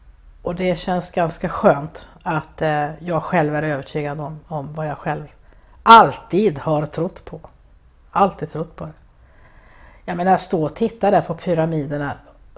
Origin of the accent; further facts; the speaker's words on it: Stockholm County, Sweden; Jag är uppväxt i Stockholms skärgård.